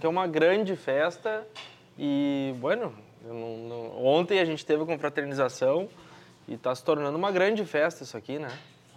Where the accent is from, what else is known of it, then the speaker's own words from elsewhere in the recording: Esteio, Rio Grande do Sul, Brazil; eu sou natural de Esteio